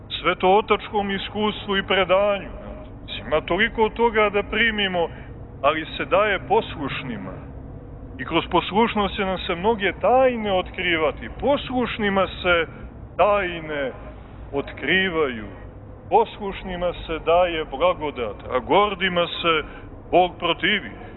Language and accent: Serbian; Montenegro; evo i kod nas u Crnoj Gori bilo je nekoliko ozbiljnih ispada